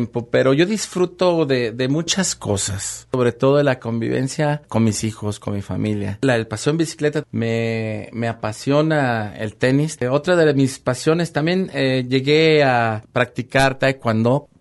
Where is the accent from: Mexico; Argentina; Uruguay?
Mexico; Autlán de Navarro, Jalisco; now in Lagos de Moreno, Mexico; Nací en Autlán de Navarro, Jalisco, el 26 de junio de 1972. Y actualmente vivo en la calle 5 de febrero 52, en el centro de esta ciudad. Tengo 18 años que vivo en Lagos de Moreno.